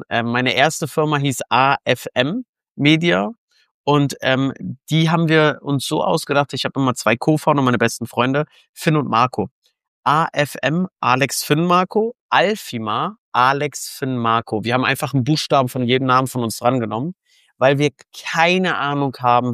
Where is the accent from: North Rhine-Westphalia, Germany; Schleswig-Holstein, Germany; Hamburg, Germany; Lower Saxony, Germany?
Hamburg, Germany; komme aus Hamburg, sitze gerade in Hamburg, sitze in meinem Homeoffice